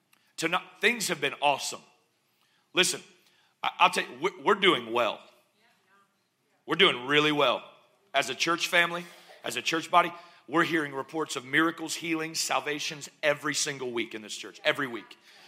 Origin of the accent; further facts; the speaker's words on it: United States; now in Canada; if that sounded not Canadian, just forgive me. I am still American.